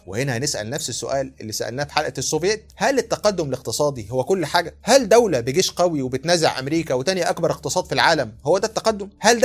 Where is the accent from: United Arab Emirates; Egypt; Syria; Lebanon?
Egypt; طب هو إيه اللي حصل عندنا في مصر؟